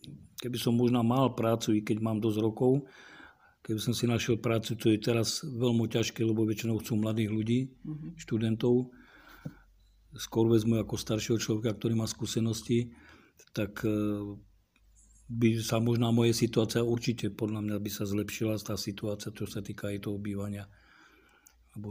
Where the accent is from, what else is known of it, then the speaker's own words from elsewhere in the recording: Benešov, Central Bohemian Region, Czechia; now in Slovakia; ja som vlastne Čech. Som sa narodil tam pri Benešove u Prahy. Aj v Prahe som pracoval.